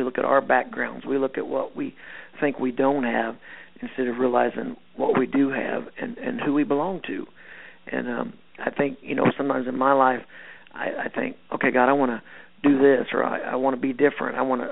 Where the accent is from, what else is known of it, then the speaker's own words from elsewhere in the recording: Steelville, Missouri, United States; I was raised in Steelville, Missouri, you know, just this country boy